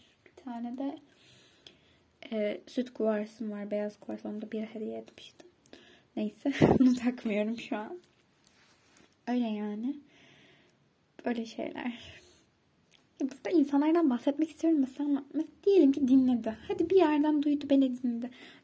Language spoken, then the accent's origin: Turkish; Istanbul, Turkey; İstanbul benim doğduğum, büyüdüğüm yer